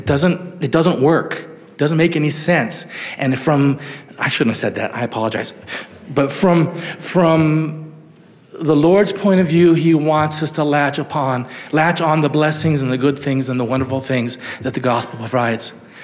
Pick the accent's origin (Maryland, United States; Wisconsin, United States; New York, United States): New York, United States; knowing that I was from Western New York